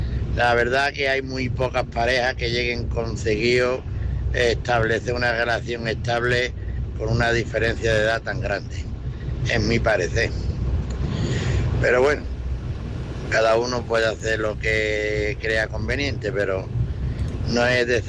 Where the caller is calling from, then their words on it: Seville, Andalusia, Spain; de Sevilla, en ruta.